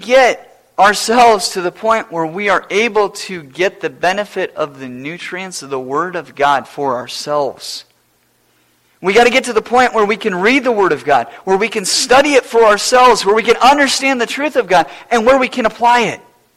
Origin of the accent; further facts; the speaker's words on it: Iowa, United States; And growing up in Iowa, there's no major league baseball team in Iowa. And so I remember living on the Iowa-Minnesota border.